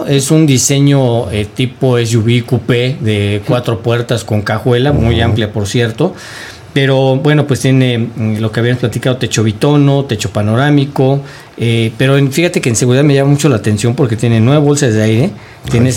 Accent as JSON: {"language": "Spanish", "country": "Mexico", "said": "Claro, por supuesto, pues es mexicano, yo también soy mexicano"}